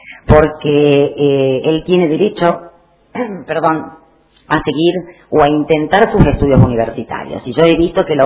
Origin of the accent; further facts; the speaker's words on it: Argentina; Muchas, muchas gracias. Lo digo como argentina.